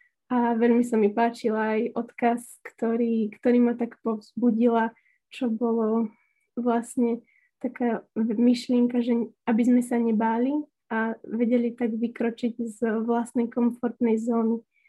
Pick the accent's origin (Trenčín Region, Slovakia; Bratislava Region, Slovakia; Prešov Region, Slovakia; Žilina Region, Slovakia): Trenčín Region, Slovakia; Trenčín; ja som z Trenčína, z farnosti Orechové